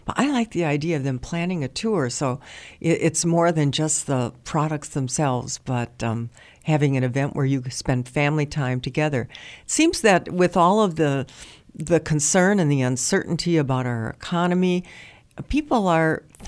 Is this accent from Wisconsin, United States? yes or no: yes; Superior, Wisconsin, United States; I'm from Superior, northern Wisconsin.